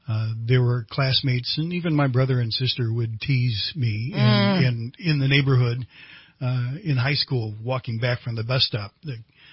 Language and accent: English; Virginia, United States; also born or lived in San Diego, California / Long Beach, California; Well, I was raised in the Northern Virginia area. My father was a Navy pilot, and we bounced between San Diego and Long Beach, and San Diego and Long Beach with his tours to Vietnam.